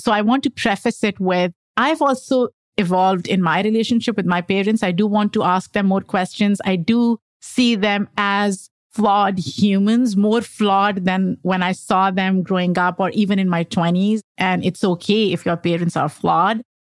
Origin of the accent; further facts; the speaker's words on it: Pakistan; I grew up in Pakistan